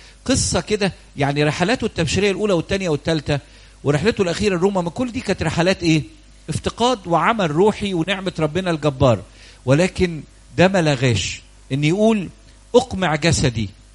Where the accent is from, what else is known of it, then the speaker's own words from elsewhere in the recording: Egypt; وفي الأمم اللي بقوا مسيحيين زي روميا زينا كده، ما احنا كمصريين بقينا إيه.